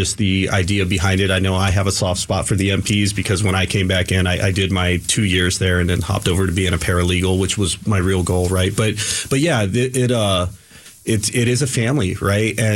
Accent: Arizona, United States; also born or lived in Detroit; I was born in Detroit, but I've grown up in Arizona. I graduated from Ironwood High School

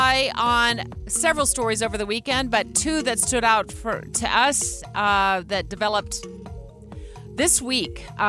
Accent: Phoenix, Arizona, United States; now in Utah, United States; And, you know, I don't mind beating Phoenix, my hometown, at their own game on this one.

